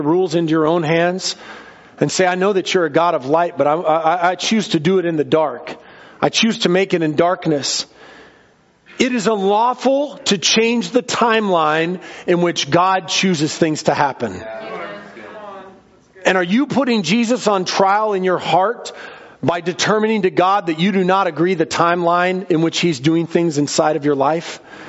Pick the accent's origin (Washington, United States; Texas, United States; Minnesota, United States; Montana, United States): Washington, United States; Seattle; Me, I grew up in Seattle where the harvest was going down to the Safeway.